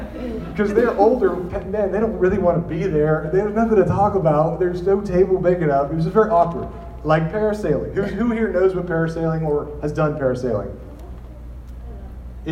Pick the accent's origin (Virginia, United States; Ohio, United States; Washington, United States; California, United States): California, United States; Walnut Creek; I'm more local. I grew up in Walnut Creek. Went to Dale South High School.